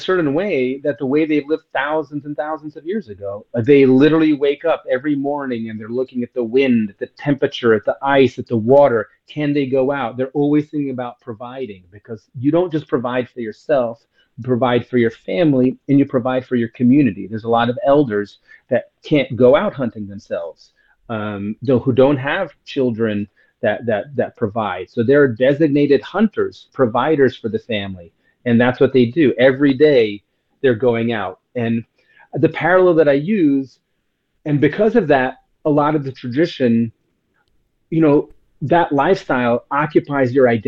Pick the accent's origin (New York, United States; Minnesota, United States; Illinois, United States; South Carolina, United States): New York, United States; So as a New Yorker, I went to Whole Foods and bought up all this great, you know, frozen organic meat and shipped it all the way to, you know, with me to Alaska.